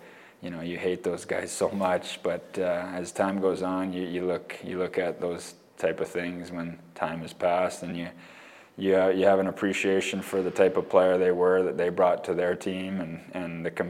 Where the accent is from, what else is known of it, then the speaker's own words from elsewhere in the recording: British Columbia, Canada; I'm from British Columbia and I spend my off season there